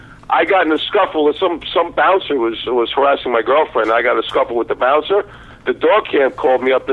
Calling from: New York, United States; and I'm calling from New York.

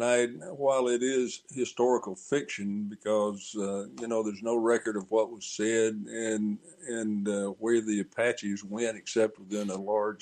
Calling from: Smithfield, Virginia, United States; I'm in Smithfield, Virginia. That's about 20 miles west of the Norfolk coast.

